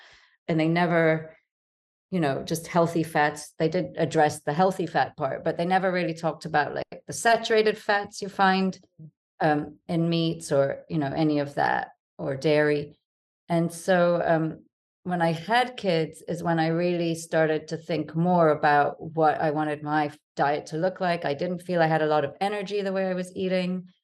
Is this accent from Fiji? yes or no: no; Jamaica; born there; So I was born in Jamaica, and my dad always ate a lot of fruit and vegetables.